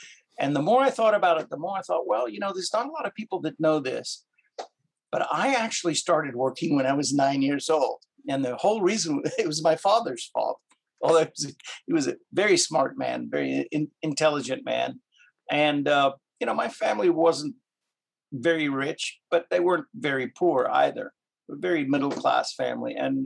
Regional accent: Cape Town, Western Cape, South Africa; growing up in Cape Town, South Africa, which is our commonality, which is where I'm from originally

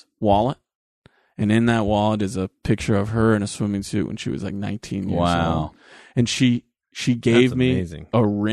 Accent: Rochelle, Illinois, United States; I go, look, I'm from Rochelle, Illinois. I don't think titanium has ever made it to Rochelle.

